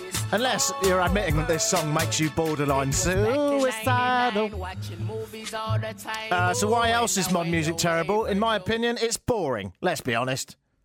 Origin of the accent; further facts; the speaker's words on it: England, United Kingdom; And I turn to my home country of England, and a YouTube clip which tells us a step-by-step guide on how to create today's modern pop song.